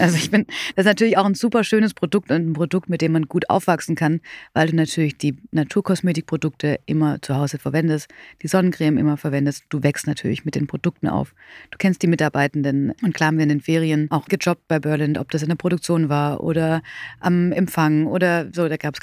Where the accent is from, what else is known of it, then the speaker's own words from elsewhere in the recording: Baden-Württemberg, Germany; ich komme aus dem Schwarzwald